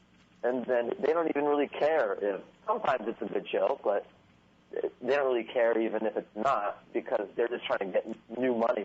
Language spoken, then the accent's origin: English; Seattle, Washington, United States; I've done it in Seattle, because that's my hometown.